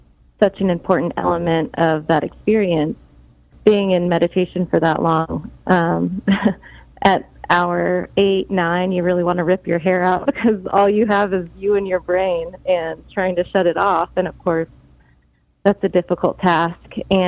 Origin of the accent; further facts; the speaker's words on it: Las Vegas, Nevada, United States; Well, growing up in Las Vegas, there really wasn't much in the way of independently owned bars and restaurants.